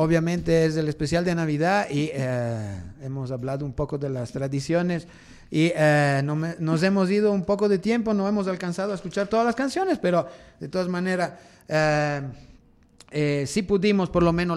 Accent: Cremona, Lombardy, Italy; nosotros que somos de Cremona...

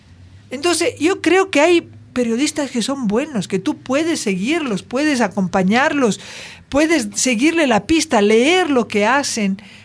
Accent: Italy; Spanish is a second language; Yo crecí escuchando en Italia las radionovelas, los clásicos de la literatura hecho en la radio

